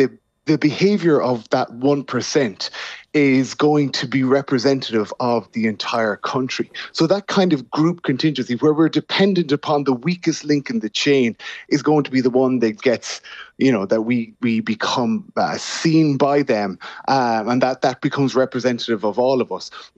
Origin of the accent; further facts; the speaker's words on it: Ireland; as Irish people